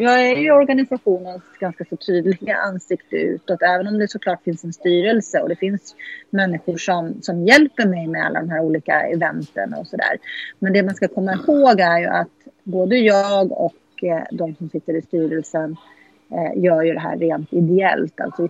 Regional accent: Thailand; now in Sweden; Ja, Thailand är ju mitt hemland

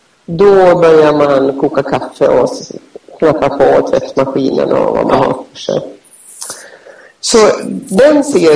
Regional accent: Sweden; Utan jag är nog svensk och kommer att förbli det.

